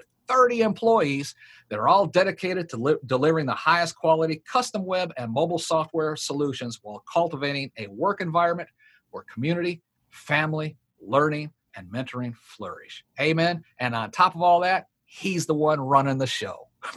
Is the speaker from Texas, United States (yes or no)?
no; Marysville, Michigan, United States; I grew up in Marysville. Do you know where that is?